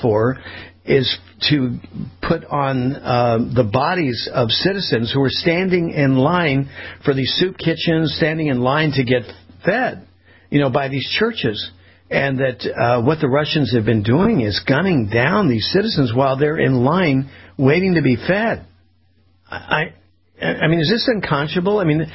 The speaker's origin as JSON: {"language": "English", "region": "California", "country": "United States", "tie": "born or raised there", "said": "I grew up in Southern California, was aware in part of the danger of being in some of these communities, Compton and Watts and that."}